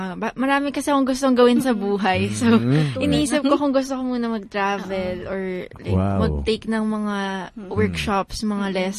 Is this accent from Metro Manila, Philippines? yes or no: no; Bicol Region, Philippines; from Bicol ako. So, bunso. So, nag-work ng Manila.